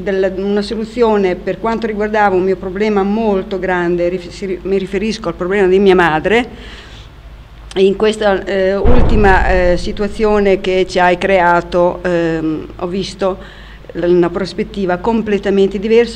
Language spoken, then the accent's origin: Italian; Faenza, Emilia-Romagna, Italy; come mi conoscete già, provengo da Faenza